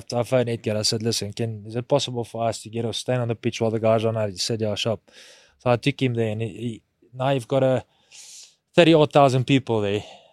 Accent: Welkom, Free State, South Africa; born there; I was born in the Free State in Welkom

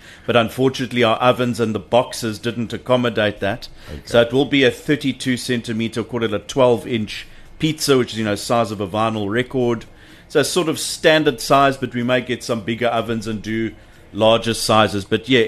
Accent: Johannesburg, Gauteng, South Africa; That was a long, long time ago when I was born and raised in Johannesburg.

